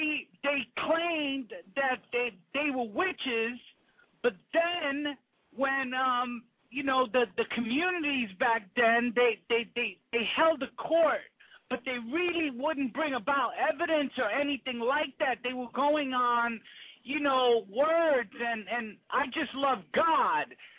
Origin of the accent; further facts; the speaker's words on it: New York, United States; now in Massachusetts, United States; I'm a New Yorker, you know. I just recently moved out to Massachusetts